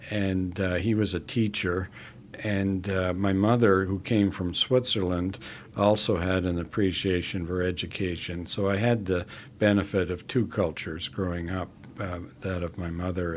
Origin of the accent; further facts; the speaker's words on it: Ontario, Canada; I grew up on a reserve. I was born in the Shwekin, which is the village in the middle of the Six Nations Reserve. It had a hospital at the time I was born, no longer does. And I went to elementary school on the reserve.